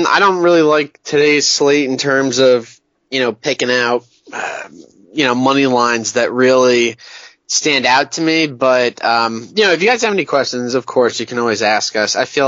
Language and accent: English; Bayonne, New Jersey, United States; They had a town meeting in my hometown of Bayonne, New Jersey.